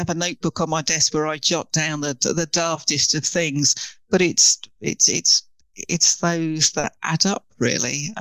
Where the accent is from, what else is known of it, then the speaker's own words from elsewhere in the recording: United Kingdom; Yeah, I suppose, I don't know, I always say it's because we're British.